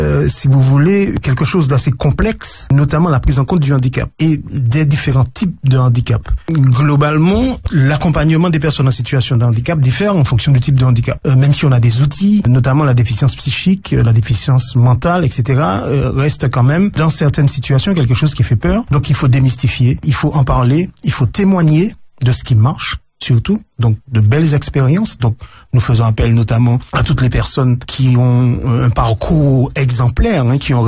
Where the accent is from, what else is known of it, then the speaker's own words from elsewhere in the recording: Martinique, France; Et j'en veux pour preuve, notamment chez nous, en Martinique